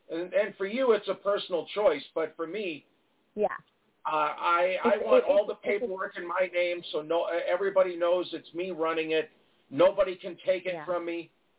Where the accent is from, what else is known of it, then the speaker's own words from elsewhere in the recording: New York, United States; Because I'm from Long Island, so I remember stuff like that.